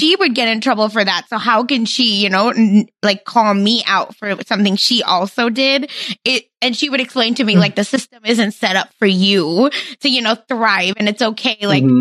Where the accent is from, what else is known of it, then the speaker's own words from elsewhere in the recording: India; I grew up in India